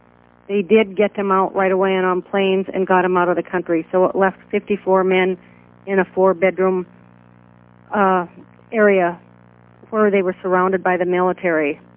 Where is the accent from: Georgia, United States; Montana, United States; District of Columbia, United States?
Montana, United States; Whitefish; We're both from Montana, Whitefish, Montana. We had gone to high school together and re-met at a 30-year high school reunion.